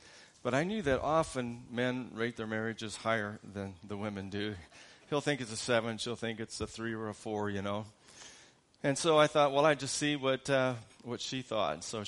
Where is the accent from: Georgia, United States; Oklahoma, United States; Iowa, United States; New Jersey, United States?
Iowa, United States; Ames; I am from Ames, Iowa. And I'm out here just doing some care ministry.